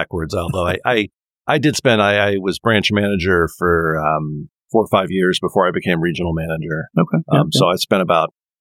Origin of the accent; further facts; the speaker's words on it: Bowie, Maryland, United States; also born or lived in Washington, D.C.; I was born in Washington, D.C., lived most of my life in Maryland, grew up in Bowie, which is in Prince George's County